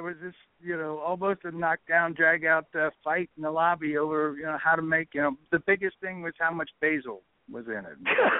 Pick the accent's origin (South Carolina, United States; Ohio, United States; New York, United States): Ohio, United States; I'm an Irishman from Ohio